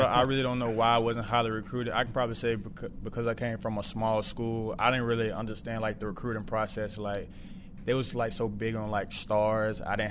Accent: Meridian, Mississippi, United States; Growing up, I was like a country boy, so I was always like hauling hay. I was always with my grandparents.

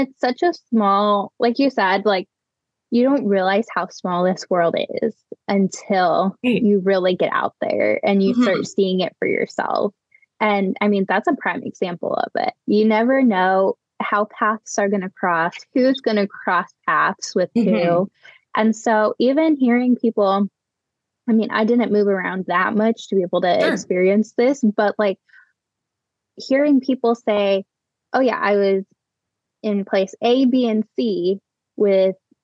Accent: Cleveland, Ohio, United States; also born or lived in Texas; we just went Cleveland straight to Texas, and it's like, wow, you're from, you know, where we're from.

